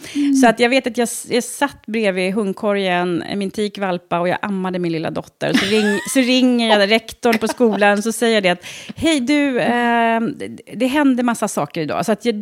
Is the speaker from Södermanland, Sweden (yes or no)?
yes; Trosa, Södermanland, Sweden; Jag är uppvuxen i Trosa. Så att jag bott i Trosa sedan jag var 3 år.